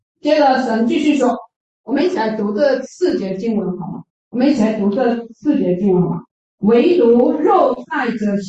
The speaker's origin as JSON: {"language": "Chinese", "region": "Hainan", "country": "China", "tie": "born or raised there", "said": "我的老家海南那边，我们是吃猪血、鸭血，吃的还很香啊。"}